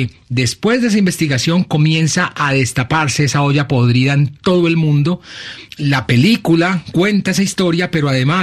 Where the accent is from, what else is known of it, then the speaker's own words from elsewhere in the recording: Medellín, Antioquia, Colombia; yo soy de Medellín, ¿por qué no he escuchado nunca nada de eso?